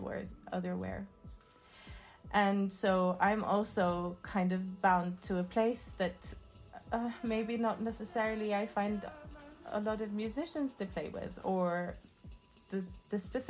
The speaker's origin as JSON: {"language": "English", "region": "Jerusalem", "country": "Palestine", "said": "I'm from Jerusalem, and so I kind of have a sort of ironic privilege over West Bankers."}